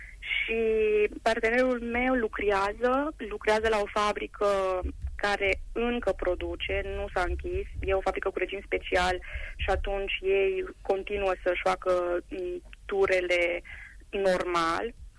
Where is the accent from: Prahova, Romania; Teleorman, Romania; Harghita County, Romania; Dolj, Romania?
Harghita County, Romania; Borsec; moved away; Din Borsec, din Harghita.